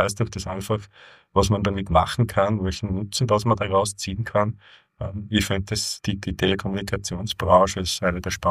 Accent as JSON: {"language": "German", "region": "Upper Austria", "country": "Austria", "tie": "born or raised there", "said": "Also ich kann mich nicht gut erinnern an eine Zeit als Kind im Mühlviertel, war eine super schöne Zeit."}